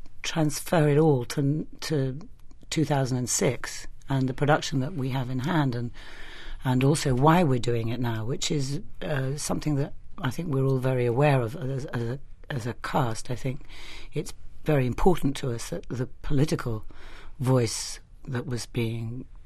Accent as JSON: {"language": "English", "region": "England", "country": "United Kingdom", "tie": "born or raised there", "said": "because of Senator McCarthy, I was brought up in England."}